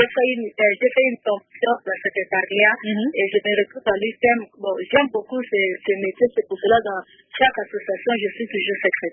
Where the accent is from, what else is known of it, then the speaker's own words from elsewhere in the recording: Équateur, DR Congo; Oui, c'est j'ai grandi à l'Équateur.